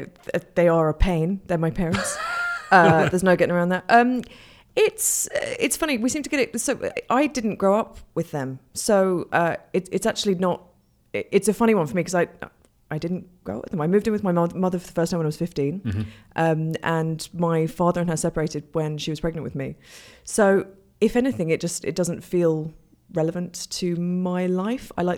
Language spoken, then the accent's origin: English; England, United Kingdom; We're English, so we met at a pub and made out.